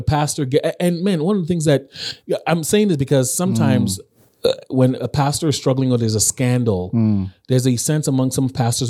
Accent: United States; now in Nigeria; growing up in the United States, in ministry there, I often heard pastors talk about prayer as a conversation

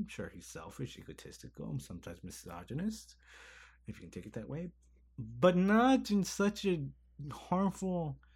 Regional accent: Chicago, Illinois, United States; Mostly because, you know, we have a sort of similar background. We're both from Chicago.

